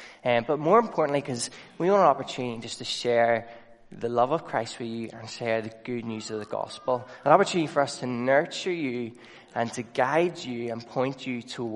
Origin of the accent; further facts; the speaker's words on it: Portadown, Northern Ireland, United Kingdom; I'm not from Ballymena. I'm from a wonderful place called Portadown, center of the universe.